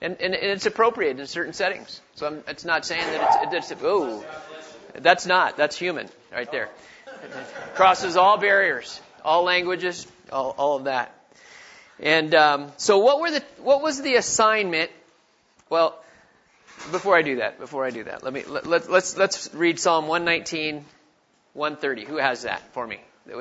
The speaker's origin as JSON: {"language": "English", "region": "West Virginia", "country": "United States", "tie": "born there", "said": "I told you I was born in West Virginia. Tonight I'm going to read out of the West Virginia Bible."}